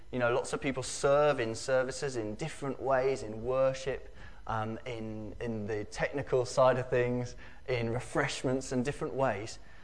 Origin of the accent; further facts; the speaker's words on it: Pembury, South East England, United Kingdom; born there; I'd been born in Pembury in Tunbridge as well.